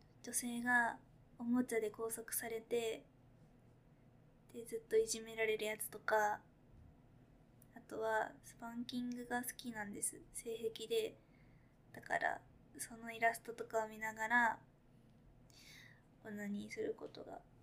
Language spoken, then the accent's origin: Japanese; Fukuoka, Japan; 出身地は福岡県。